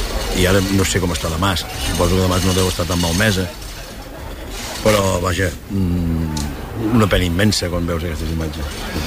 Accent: Calella de Palafrugell, Catalonia, Spain; cantar el que hem après aquí de petits a Calella de Palafrugell.

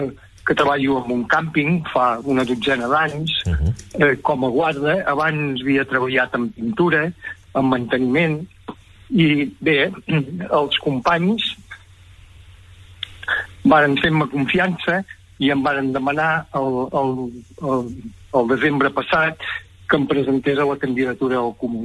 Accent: Palafrugell, Catalonia, Spain; sóc una persona de Palafrugell.

